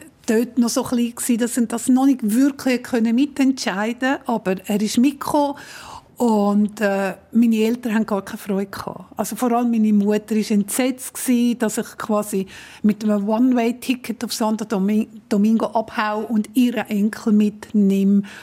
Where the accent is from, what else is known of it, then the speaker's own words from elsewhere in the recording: Switzerland; ganz ähnlich wie bei uns in der Schweiz.